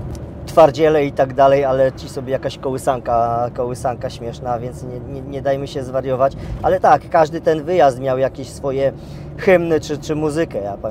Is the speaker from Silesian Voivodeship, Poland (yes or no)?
yes; Racibórz, Silesian Voivodeship, Poland; ja jestem z Raciborza